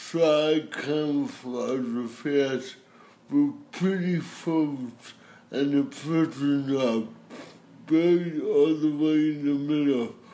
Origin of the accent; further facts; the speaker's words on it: Jerusalem, Jerusalem District, Israel; and if you can tell, I have CP, and I'm from Jerusalem.